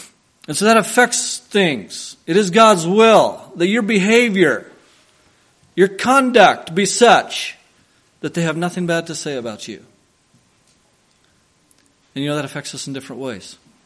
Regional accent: Oregon, United States; now in Umatilla County, United States; And I come from the Willamette Valley. And it rains there a lot.

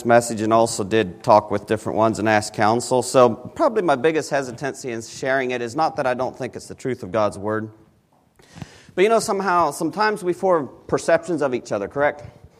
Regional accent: Paraguay; Being born and raised in Paraguay, we started at 8:30 down there

